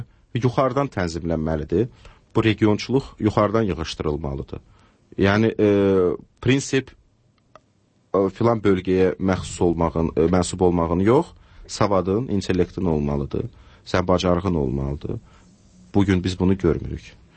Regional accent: Baku, Azerbaijan; Ki, mən məsələn, Sovetskada da olub böyümüşəm.

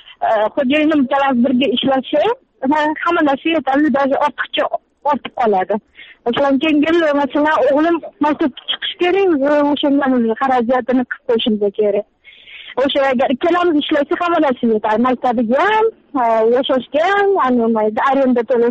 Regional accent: Tashkent, Uzbekistan; moved away; Birinchidan Toshkent bu mani ona yurtim.

